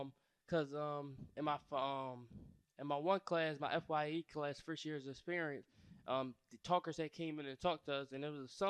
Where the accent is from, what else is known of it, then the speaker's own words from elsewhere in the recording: Philadelphia, Pennsylvania, United States; I'm from North Philadelphia. I went to Roman Catholic. I graduated from Roman Catholic. And my family, not so big. I grew up near like Temple Dale, North Philly.